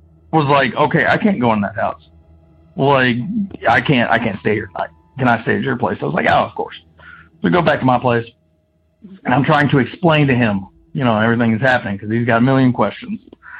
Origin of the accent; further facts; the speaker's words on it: Kentucky, United States; I'm from Kentucky.